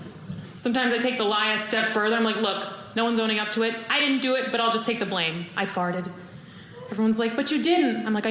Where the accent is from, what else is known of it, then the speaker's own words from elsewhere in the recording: New York City, New York, United States; I'm from New York City. And they catcall a lot in New York.